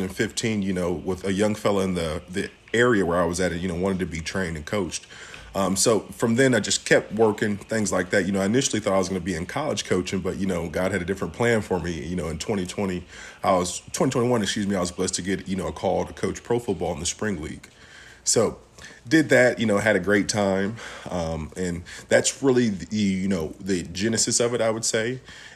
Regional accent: Peoria, Illinois, United States; I went to a pretty, historic high school in my hometown, Peoria Manual.

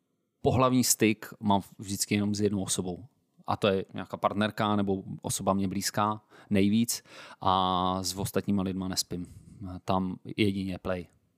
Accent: Prague, Czechia; Takže jsem z Prahy, 35

